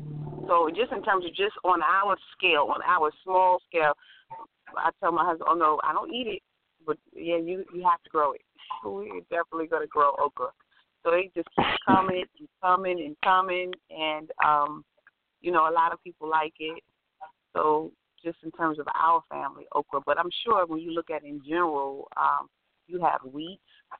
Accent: Brooklyn, New York, United States; it's so funny because born and raised in Brooklyn

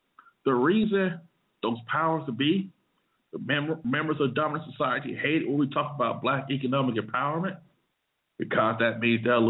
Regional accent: Montgomery, Alabama, United States; For instance, now, I'm from Montgomery, Alabama, and many of you guys might already know this.

